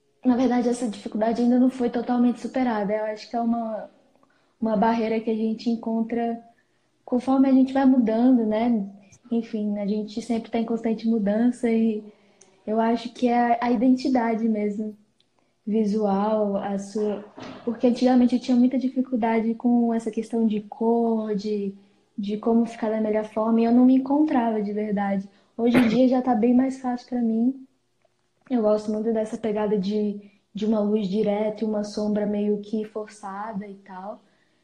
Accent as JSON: {"language": "Portuguese", "town": "Planaltina", "region": "Federal District", "country": "Brazil", "said": "Eu tenho 17 anos. E sou de Brasília, na verdade, Planaltina, que fica no entorno de Brasília."}